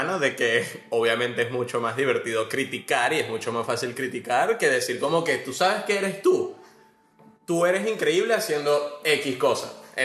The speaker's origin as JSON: {"language": "Spanish", "country": "Venezuela", "lives_now": "Argentina", "said": "soy de Venezuela."}